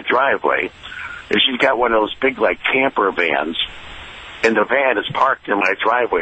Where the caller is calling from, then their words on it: Boston, Massachusetts, United States; Yes, sir. I'm in Boston.